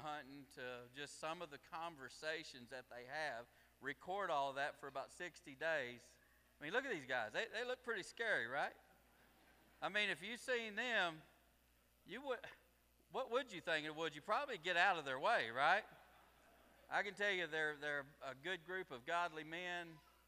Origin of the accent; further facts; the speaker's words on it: Arkansas, United States; I'm from Arkansas. I grew up duck hunting.